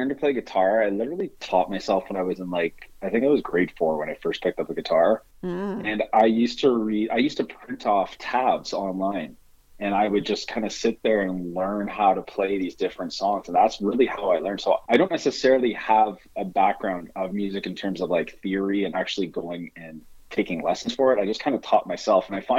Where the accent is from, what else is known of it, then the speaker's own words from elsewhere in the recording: Ajax, Ontario, Canada; now in Port Perry, Canada; Yeah, I was originally from Ajax. Now I'm in Port Perry.